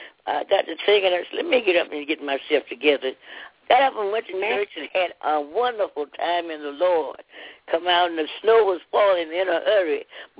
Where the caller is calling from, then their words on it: Kansas City, Kansas, United States; from Kansas City, 913.